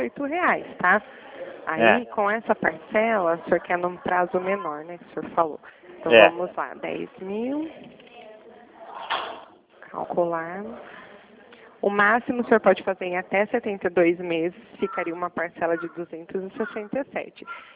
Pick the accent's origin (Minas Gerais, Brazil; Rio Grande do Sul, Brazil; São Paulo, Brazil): São Paulo, Brazil; Araras; Eu sou de Arara.